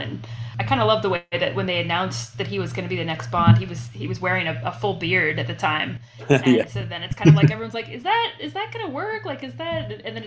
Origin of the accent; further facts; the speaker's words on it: Georgia, United States; now in Denver, United States; I'm from Georgia, actually. So from Georgia, I grew up down south. Yeah, I grew up down south, just outside of Atlanta.